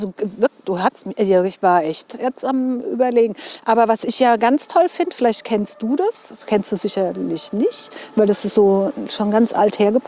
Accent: Mainz, Rhineland-Palatinate, Germany; Ja, ich bin in Mainz geboren

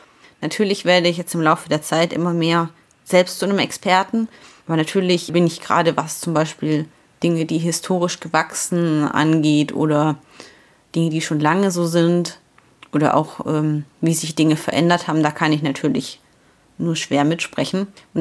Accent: Ulm, Baden-Württemberg, Germany; born there; now in Cologne, Germany; gebürtig komme ich aus Ulm im schönen Schwaben. Ich bin also ein waschechter Immi, wie er im Buche steht.

